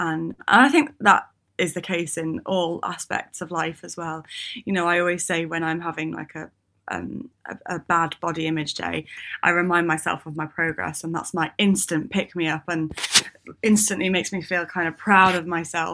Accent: United Kingdom; You know, we're British and stiff upper lip and sort of keep it in and get over it.

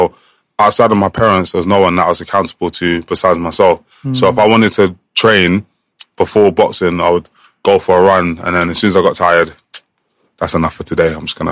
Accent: England, United Kingdom; I was on the plane to the qualifiers thinking, I'm the one from England that's coming here.

